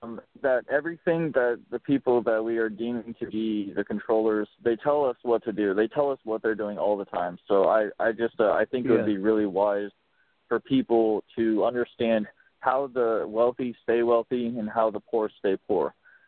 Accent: Illinois, United States; I'm from East Central Illinois

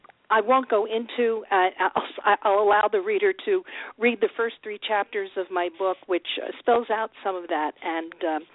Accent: Dallas, Texas, United States; I'm an only child, and I was raised down south in Dallas.

